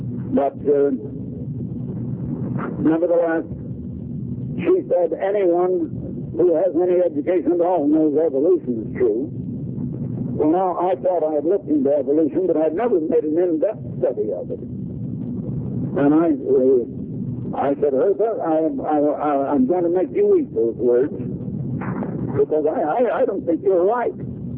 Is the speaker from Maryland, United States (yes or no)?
no; Iowa, United States; born there; and later they moved to Iowa, as my father did, and I was born in Iowa